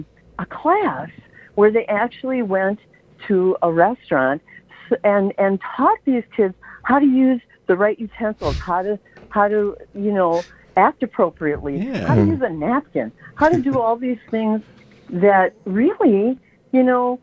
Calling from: Milwaukee, Wisconsin, United States; I'm calling from Milwaukee.

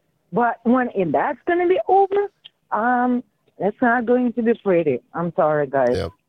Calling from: Russia; English is a second language; You know, I'm from Russia, right? So from the small age, we start learning about revolution.

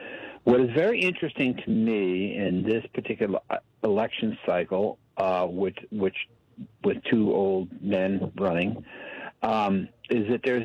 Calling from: Washington, United States; I'm in Washington State

